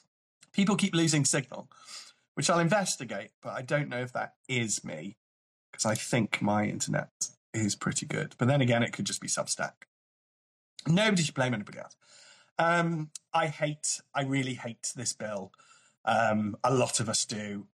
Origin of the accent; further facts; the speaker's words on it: United Kingdom; In the old days, we used to stay quiet and sort of do that thing of being very British, of communicating without talking.